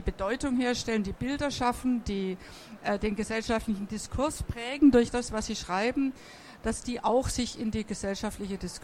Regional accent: Bavaria, Germany; Ich komme aus Bayern und wir haben im südlichen Bayern in Kloster Irsee einen Künstler-Autoren-Workshop gehabt, bis heute, 20 Jahre lang.

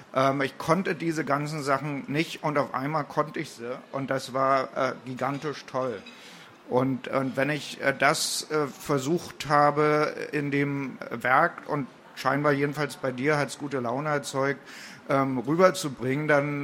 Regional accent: Berlin, Germany; moved away as an adult; now in Brussels, Belgium; Ich komme aus Ost-Berlin und im Moment, als die Mauer gefallen ist, war ich weg.

